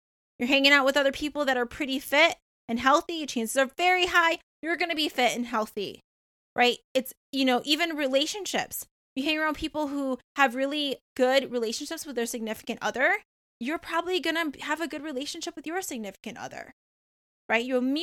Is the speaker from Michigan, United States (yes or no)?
yes; Michigan, United States; Because I grew up in Michigan and we don't often say that. We say you guys.